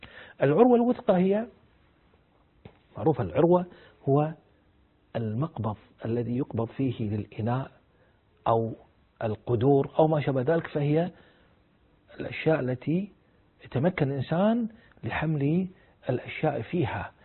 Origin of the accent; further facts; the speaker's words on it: Kuwait; عندنا في الكويت